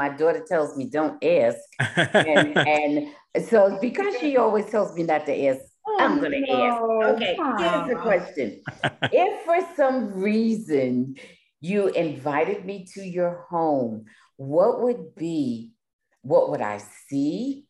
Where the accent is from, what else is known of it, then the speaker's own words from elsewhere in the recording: United States; Since I'm from New York, New Jersey area, I just go for the team in my area